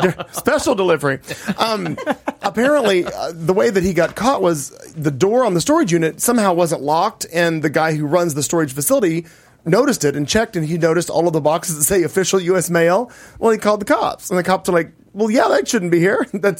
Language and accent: English; Owensboro, Kentucky, United States; because I'm from the Midwest. I understand. Owensboro, Kentucky.